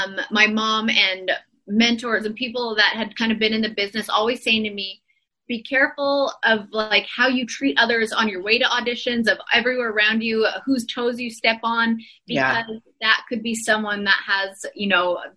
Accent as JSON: {"language": "English", "country": "Canada", "lives_now": "Nashville, United States", "said": "I'm from Canada, so I understand the winter of everything."}